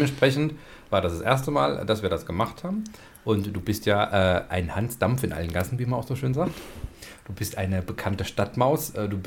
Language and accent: German; Leidersbach, Bavaria, Germany; Es ist wie mein Heimatort im wunderbaren Frankenland. Leidersbach ist genauso langgezogen.